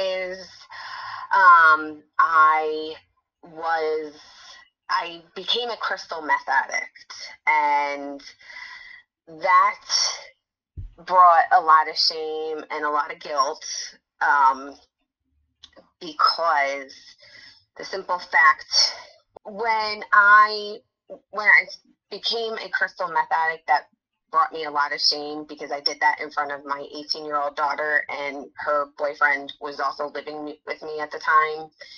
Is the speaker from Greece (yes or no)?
no; New Jersey, United States; also born or lived in Pennsylvania; now in Los Angeles, United States; I am from, born and raised in New Jersey, but moved to Pennsylvania. Right now I'm in Los Angeles.